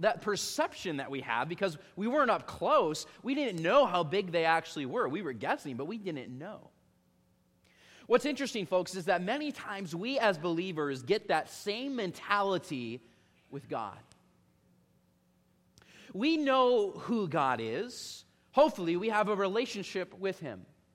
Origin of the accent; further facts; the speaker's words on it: Midwest, United States; growing up in the Midwest where it's very flat, we have some rolling hills where I am from